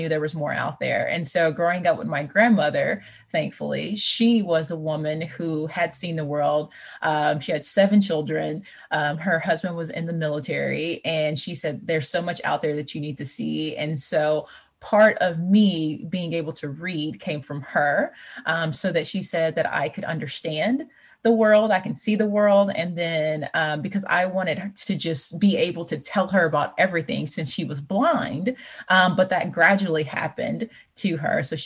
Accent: Arkansas, United States; The funny thing about growing up in South Arkansas and being a person who read a lot of books

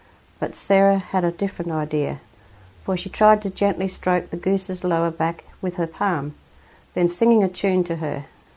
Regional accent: Wallaroo, South Australia, Australia; I was born in Wallaroo, a little place in Australia, 100 miles from Adelaide. It's a seaport in a rural area. I came from a family of 9.

